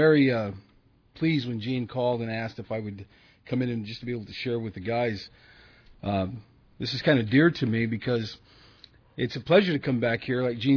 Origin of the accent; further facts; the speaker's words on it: Texas, United States; born there; I was born in Texas, so I'm probably more American than most of you, so. But now I reside in Los Baños